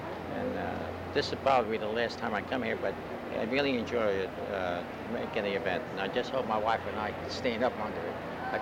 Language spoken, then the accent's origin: English; New York City, New York, United States; born there; now in Deerfield Beach, United States; New York City.